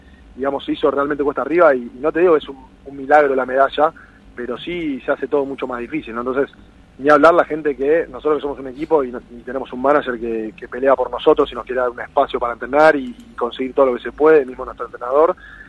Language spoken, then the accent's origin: Spanish; Argentina; soy el primer argentino con diabetes en ganar una medalla.